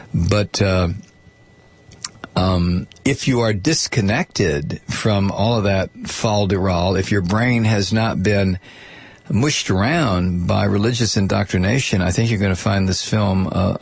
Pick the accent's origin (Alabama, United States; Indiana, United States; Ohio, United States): Ohio, United States; Toledo; Look, I'm from Toledo. I know what's going to happen in Toledo.